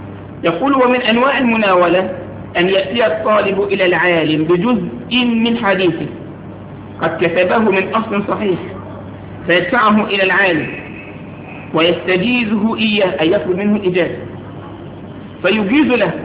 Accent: Egypt; ده مش طعن في المصريين، أنا مصري

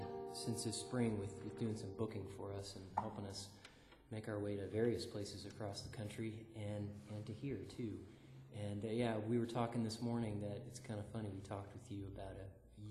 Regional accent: Virginia, United States; Laura and I are both from Virgini

